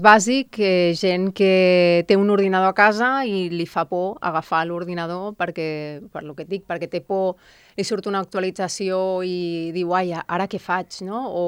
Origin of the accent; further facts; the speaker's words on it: Barcelona, Catalonia, Spain; jo sóc de Barcelona.